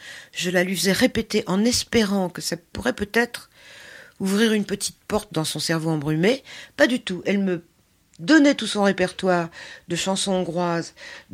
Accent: Paris, Île-de-France, France; born there; je suis née à Paris, mais c'est vrai que quand j'étais petite, mes parents parlaient hongrois entre eux, et donc je comprends pratiquement tout.

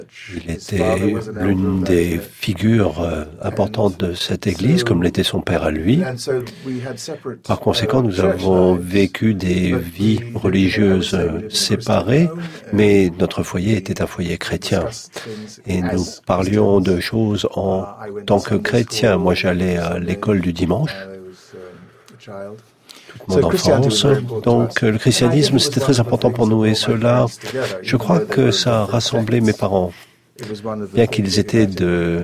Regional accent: Ghana; je ne savais pas que je n'étais pas Ghanéen avant un certain âge, parce que j'ai grandi au Ghana.

